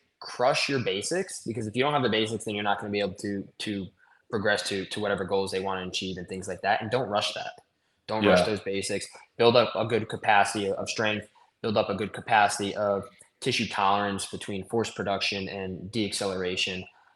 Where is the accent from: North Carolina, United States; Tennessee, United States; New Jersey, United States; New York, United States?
New York, United States; I'm from New York.